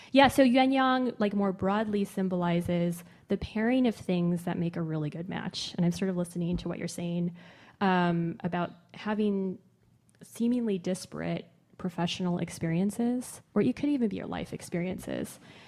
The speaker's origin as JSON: {"language": "English", "town": "Lodi", "region": "California", "country": "United States", "tie": "born or raised there", "said": "even from like a childhood experience of growing up in Lodi, California, a grape town, to sort of end up now, decades later, being a vintner."}